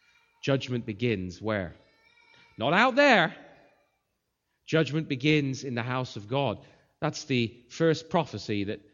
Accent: England, United Kingdom; I'm from England

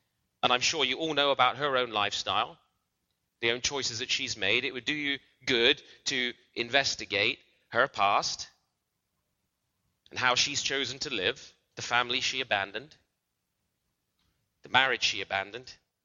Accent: United Kingdom; now in Toronto, Canada; well, I'm British, but I'm an honorary Canadian. Okay, well, I've lived here 11 years.

